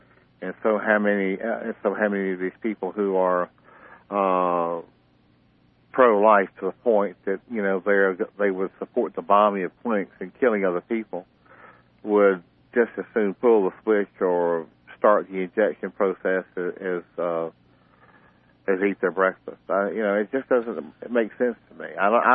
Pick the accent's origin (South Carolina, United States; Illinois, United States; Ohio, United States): South Carolina, United States; I know I come from South Carolina, and I can remember where they fried one a week